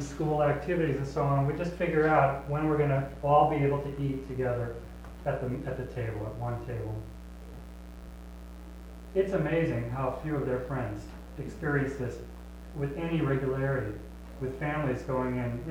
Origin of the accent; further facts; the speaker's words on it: Wisconsin, United States; Now, I grew up in the Midwest, in Wisconsin. I'm one of the, you know, I'm a non-Lutheran, so I'm a minority here, and I'm non-Minnesotan, so.